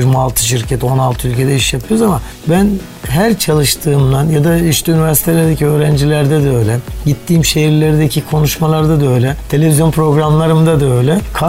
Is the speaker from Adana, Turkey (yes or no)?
no; Ankara, Turkey; now in Istanbul, Turkey; 1961 Ankara doğumluyum.